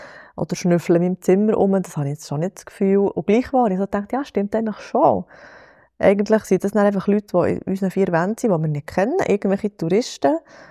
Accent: Bern, Switzerland; dass ich ein bisschen meine Heimat zeigen kann, den wunderschönen Thunersee.

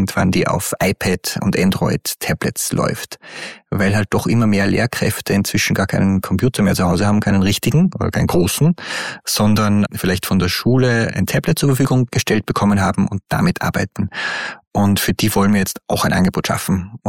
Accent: Upper Austria, Austria; Ich komme aus Oberösterreich.

